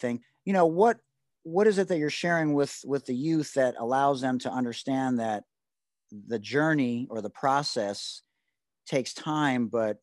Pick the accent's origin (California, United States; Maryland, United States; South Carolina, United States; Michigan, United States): Michigan, United States; Detroit; I'm from Detroit, right? So, we could argue which city has better players, right?